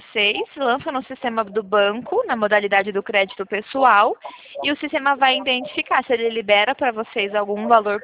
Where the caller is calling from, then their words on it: Curitiba, Paraná, Brazil; Eu falo de Curitiba